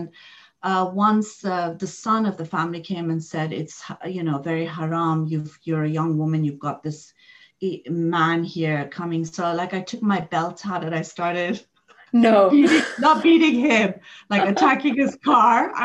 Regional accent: Iran; moved away; when I was living in Sudan, because I was a single woman and because I came from Iran

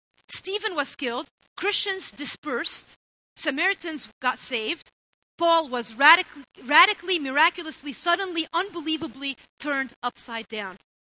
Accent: Beirut, Beirut Governorate, Lebanon; Many of you know I grew up in Beirut. I've told you before, in Lebanon, in West Beirut to be specific.

